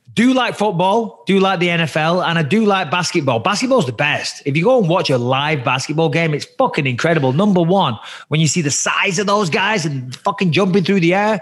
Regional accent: England, United Kingdom; growing up in England, watching football

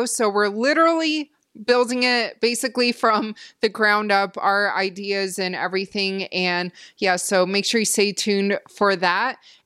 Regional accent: Canada; even though I'm from Canada.

